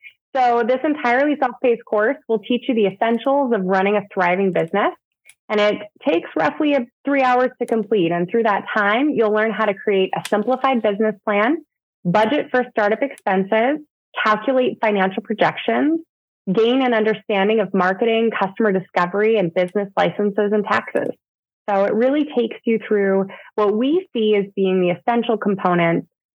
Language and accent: English; Sitka, Alaska, United States; I grew up here. I grew up in Sitka. I love it.